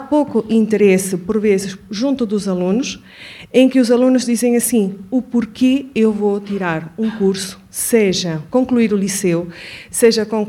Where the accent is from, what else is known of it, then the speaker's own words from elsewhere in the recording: Venezuela; now in Portugal; devem notar pelo meu sotaque, que eu não sou portuguesa, de facto não sou, sou venezuelana